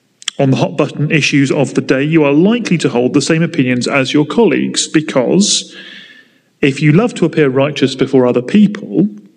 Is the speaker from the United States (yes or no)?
no; United Kingdom; Not out loud, of course, we are British after all, but in our hearts, and God knows our hearts.